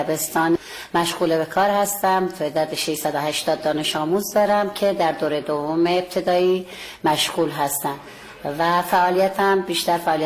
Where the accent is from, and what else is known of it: Isfahan, Iran